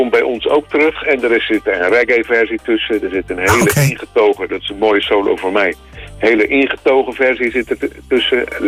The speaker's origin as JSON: {"language": "Dutch", "town": "Zierikzee", "region": "Zeeland", "country": "Netherlands", "said": "Ja, ik heb op school gezeten in Zierikzee. Ik ben een echte Zeeuw."}